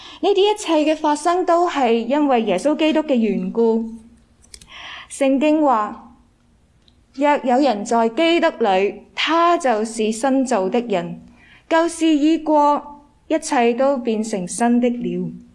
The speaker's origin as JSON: {"language": "Cantonese", "country": "Macau", "tie": "born or raised there", "lives_now": "Canada", "said": "例如我剛才分享的澳門就是我熟悉的地方，因為我在那裡長大。"}